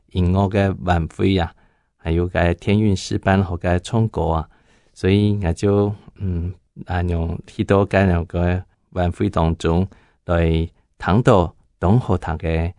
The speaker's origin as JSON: {"language": "Chinese", "town": "Taipei", "region": "Taipei City", "country": "Taiwan", "tie": "born or raised there", "said": "我从小是待在台北，没什么会讲客家话的生年的，因为在台北不会上客家中，但是我们家家境会讲到的客家话实在是我妈妈的功劳。"}